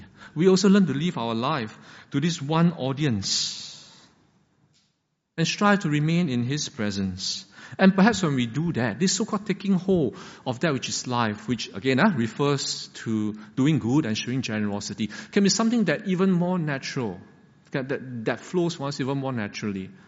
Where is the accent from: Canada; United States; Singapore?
Singapore; Now, could it be for us as Singaporean, our life goes something like this?